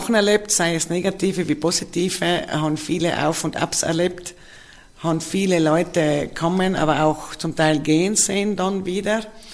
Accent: Antholz, Trentino-Alto Adige, Italy; Ich bin gebürtige Antholzerin, habe vor langer Zeit die Matura gemacht in Bruneck

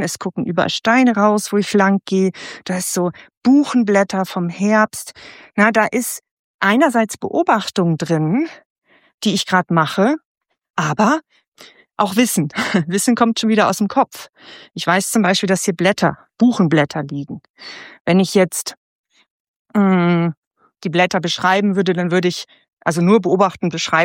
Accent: Lower Saxony, Germany; Ich komme ja eigentlich aus der Gegend von Hamburg, genau genommen aus der Nähe von Buxtehude. Also ich bin ein Nordkind und ein Stück weit habe ich auch einen Bezug zum Meer dadurch.

